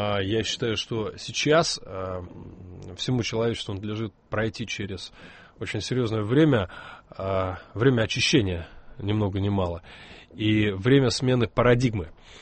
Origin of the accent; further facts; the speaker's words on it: Russia; из России